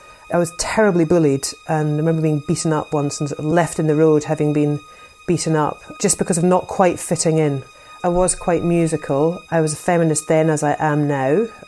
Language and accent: English; Pencaitland, Scotland, United Kingdom; also born or lived in Edinburgh; So I was born in Edinburgh, overlooking the Portobello Beach. Very early, moved to a little village called Pencaitland in East Lothian, and I think had a proper idyllic childhood.